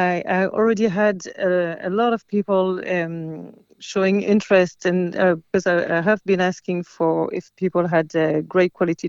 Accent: France; I remember that when I grew up in France. I was raised in France

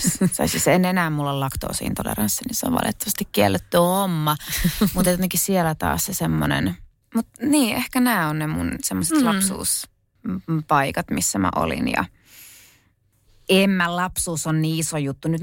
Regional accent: Kerava, Uusimaa, Finland; No, mä oon syntynyt Keravalla. Ja mun ehkä niin kuin lapsuusmaisemat on just Kerava, kerrostalo, sienimetsät lähistöllä, sitten mummola Oulussa ja sitten Rovaniemellä mökki

